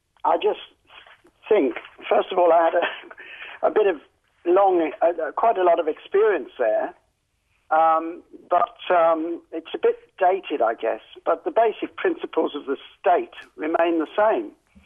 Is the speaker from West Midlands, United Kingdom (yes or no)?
yes; Birmingham, West Midlands, United Kingdom; Now, I was brought up in Birmingham, and in those long and distant days, we called ourselves the city of 1,500 trades.